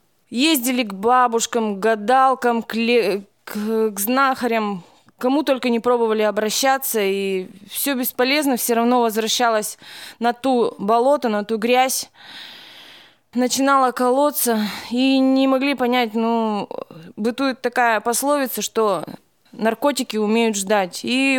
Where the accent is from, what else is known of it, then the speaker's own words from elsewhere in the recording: Chaykovsky, Perm Krai, Russia; Я родом с Пермского края, города Чайковского. Мне 36 лет. Росла в неполной семье.